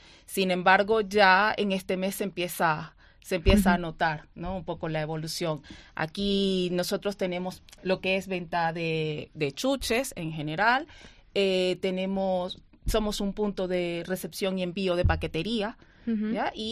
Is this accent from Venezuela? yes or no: yes; Venezuela; moved away as an adult; now in Valladolid, Spain; Yo no soy de España, soy de Venezuela, tengo 2 años acá